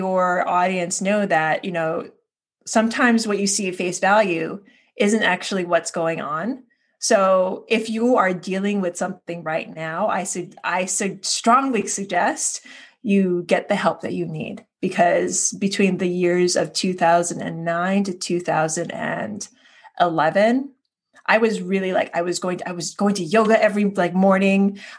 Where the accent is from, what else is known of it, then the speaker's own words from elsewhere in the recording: Hawaii, United States; now in New York City, United States; I moved to New York City. I'm originally from Hawaii. I moved to New York City, and I became a bartender.